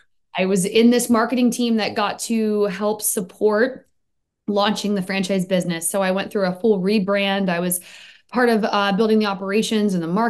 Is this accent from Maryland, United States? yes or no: yes; Maryland, United States; I was an autism teacher in Baltimore. I'm from Maryland.